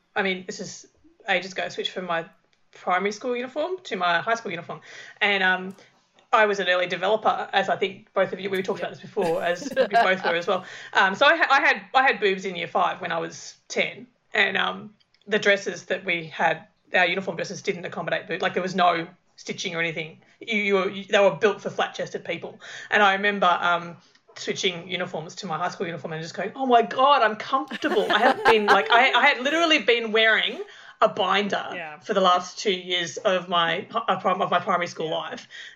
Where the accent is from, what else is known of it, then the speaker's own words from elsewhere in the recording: Australia; I grew up in Australia and we all have school uniforms